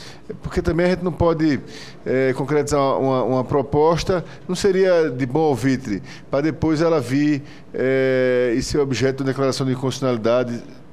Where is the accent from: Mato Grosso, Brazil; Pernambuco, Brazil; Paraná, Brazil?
Pernambuco, Brazil; Como pernambucano, eu me sinto na obrigação e com o desejo de dizer isso.